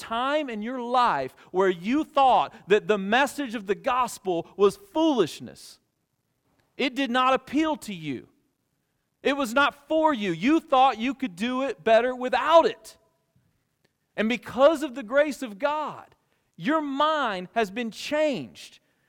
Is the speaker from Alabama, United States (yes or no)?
yes; Alabama, United States; Because I'm American. This is 4th of July. America, right? I grew up in South Alabama.